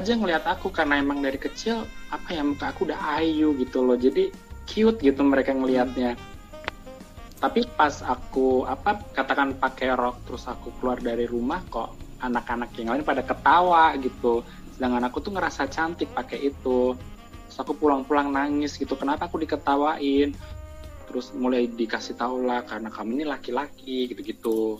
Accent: Surakarta, Central Java, Indonesia; now in Jakarta, Indonesia; aku memutuskan untuk meninggalkan rumah untuk mencari kesempatannya lebih baik. Aku merantau ke Jakarta. Oh, by the way, aku dari Solo.

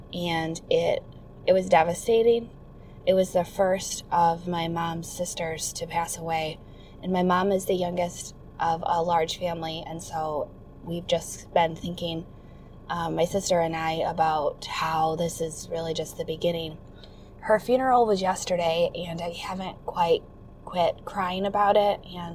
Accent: Michigan, United States; I'm from Michigan. I am 26 years old

